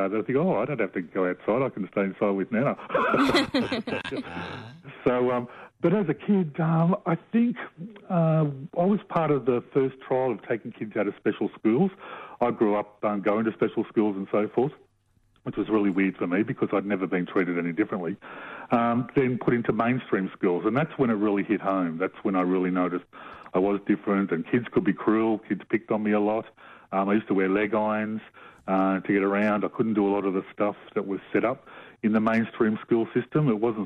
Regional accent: Sydney, New South Wales, Australia; But I grew up in Western Sydney, and as a kid, and so possibly that's why.

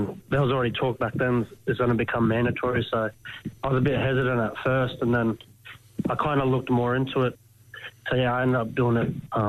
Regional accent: New South Wales, Australia; my mob's down Goomeroy and down northern New South Wales

